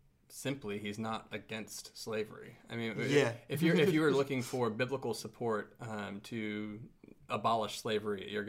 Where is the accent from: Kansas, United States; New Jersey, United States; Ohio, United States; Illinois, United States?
Ohio, United States; moved away; also born or lived in South Carolina; growing up in Ohio, that was someone who lived in the middle of nowhere and drove around with a Confederate flag on their pickup truck and whatever. They're there, but that was not like the mainstream. And when I moved to South Carolina